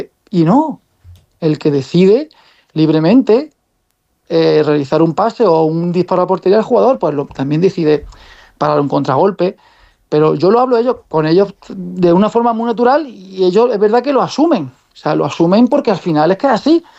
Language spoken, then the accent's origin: Spanish; Jaén, Andalusia, Spain; now in Córdoba, Spain; Siendo andaluz, siendo jiennense residente en Córdoba